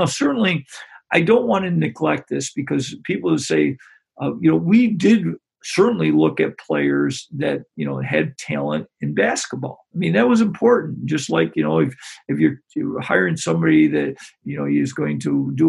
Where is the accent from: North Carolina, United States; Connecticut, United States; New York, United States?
New York, United States; Greece; I enjoyed growing up in Greece and got an opportunity to coach and teach for the majority of my career.